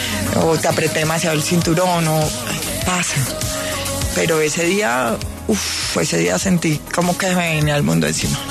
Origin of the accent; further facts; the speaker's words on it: Colombia; ella nos acercó a nosotros como colombianos a la moda del mundo